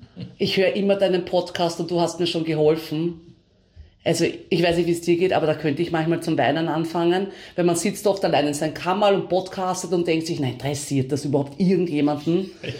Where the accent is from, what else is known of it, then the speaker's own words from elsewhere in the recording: Vienna, Austria; ich bin in Wien aufgewachsen